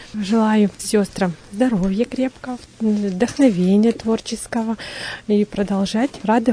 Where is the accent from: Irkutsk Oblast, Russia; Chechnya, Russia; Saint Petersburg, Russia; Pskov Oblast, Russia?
Saint Petersburg, Russia; Я сама из Санкт-Петербурга